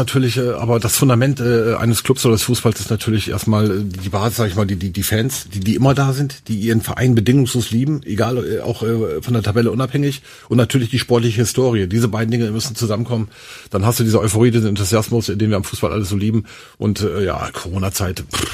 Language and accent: German; Vechta, Lower Saxony, Germany; ich komme aus Vechta